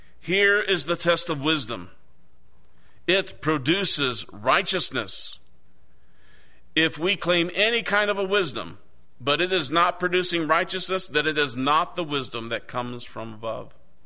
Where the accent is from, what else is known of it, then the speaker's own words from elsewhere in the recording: Iowa, United States; I'm from Iowa. A lot of farmland out there. Drive across Interstate 80 and you'll pass about 360 miles of cornfields.